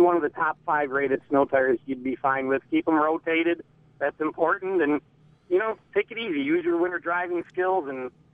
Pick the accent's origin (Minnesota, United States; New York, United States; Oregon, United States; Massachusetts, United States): New York, United States; Buffalo; growing up in Buffalo, half the fun of growing up in Buffalo was a rear-wheel drive car.